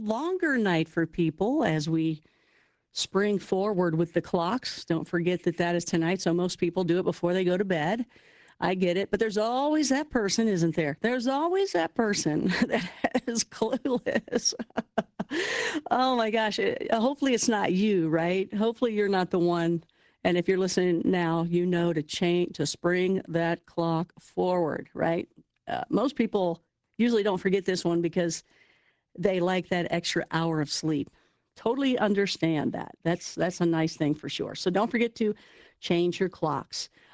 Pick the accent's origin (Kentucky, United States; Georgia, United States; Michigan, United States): Kentucky, United States; However, I know from growing up in Kentucky, Kentuckians claim the same thing.